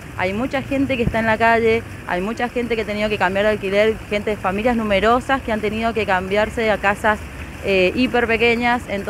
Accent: Guaymallén, Mendoza, Argentina; de Gualmallén.

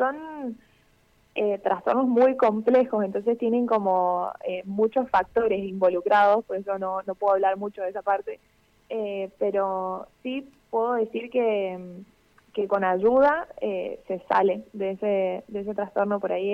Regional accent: Mendoza, Argentina; also born or lived in Brazil; en Brasil, porque mis papás estaban viviendo allá, pero ellos son de acá, son de Argentina. Pero mi vida entera la pasé básicamente acá, así que yo me considero mendocina.

